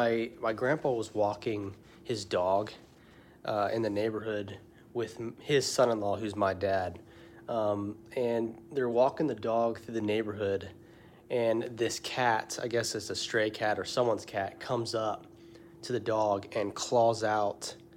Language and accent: English; Ohio, United States; I'm from Ohio.